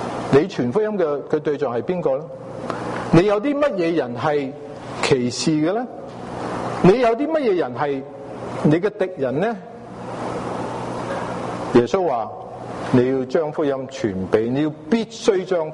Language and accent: Chinese; China; 我们中国人也是很弊的，其实我们叫做什么龙的传人